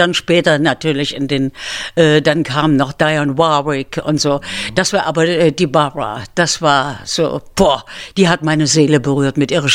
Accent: Zwickau, Saxony, Germany; das war alles wieder meine Heimat. Die war natürlich stolz auf ihr

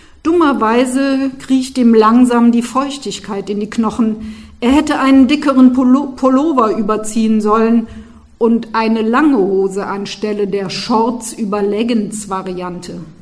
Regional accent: Cologne, North Rhine-Westphalia, Germany; born there; ich bin ja in Köln geboren, ich würde sagen, ich kenne die Stadt ein wenig

